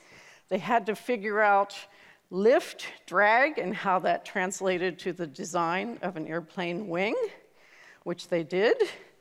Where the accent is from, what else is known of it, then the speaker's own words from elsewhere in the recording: Dayton, Ohio, United States; As I already told you, I'm from Ohio, Dayton, Ohio, which is known as the home of aviation.